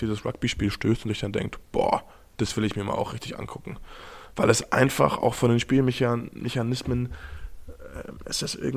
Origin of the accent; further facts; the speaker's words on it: Germany; now in France; Ich komme aus Deutschland, bin in Frankreich.